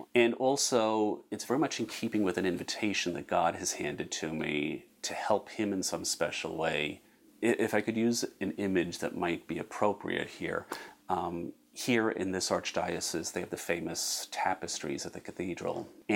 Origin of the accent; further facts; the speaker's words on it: New York, United States; growing up in New York, I really lived in a neighborhood that was almost a Catholic enclave, but there was also a very sizable Jewish community living in the neighborhood as well.